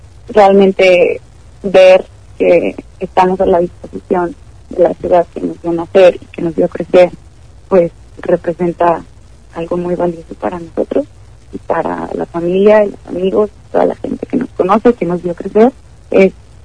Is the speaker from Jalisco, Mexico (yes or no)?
yes; Lagos de Moreno, Jalisco, Mexico; Todos somos jaliscienses, pero Daniel y yo somos orgullosamente laguenses.